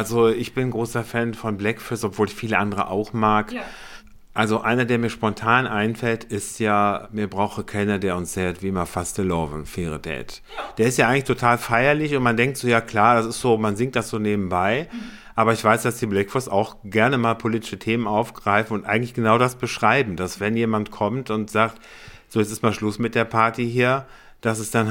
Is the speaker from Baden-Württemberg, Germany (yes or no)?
no; Cologne, North Rhine-Westphalia, Germany; ich bin gebürtiger Kölner